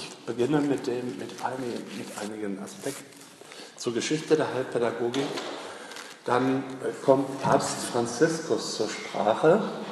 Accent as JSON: {"language": "German", "region": "North Rhine-Westphalia", "country": "Germany", "said": "wie Sie vielleicht schon jetzt auch hören können, komme ich aus Westfalen und nicht aus dem schönen Frankenland."}